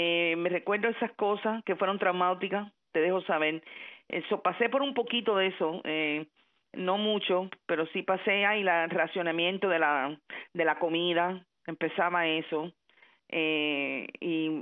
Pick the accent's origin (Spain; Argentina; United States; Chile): United States; also born or lived in Havana, Cuba; Yo nací un 1 de septiembre del año 1952 en La Habana y vine para los Estados Unidos de edad de 9 años con mi mamá sola. Tuvimos 5 años sin mi papá. Soy cubanita americana, crecida aquí, pero siempre llevando mis raíces muy fuertemente, porque aunque vine para acá joven